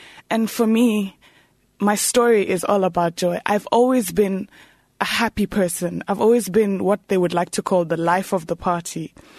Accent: Nairobi, Kenya; also born or lived in Kisumu; I wish to stick to exotic, but I'm from Kenya, Eastern Africa.

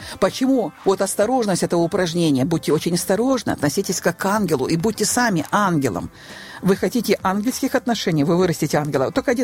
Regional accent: Chernivtsi Oblast, Ukraine; also born or lived in Estonia / Kherson, Ukraine; я сама из Черновицкой области, я была в Черновцах, я была в Эстонии, определенное время жила, я в Херсоне, жила в Херсоне, мы поженились.

